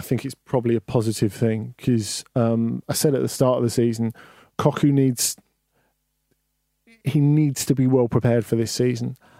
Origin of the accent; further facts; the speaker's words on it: Canada; As a Canadian who follows a lot of Prem/EFL action and MLS